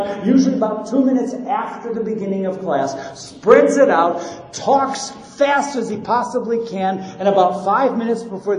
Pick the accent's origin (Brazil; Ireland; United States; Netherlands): Brazil; I taught in Portuguese. I come from Brazil. Portuguese is as comfortable to me as English.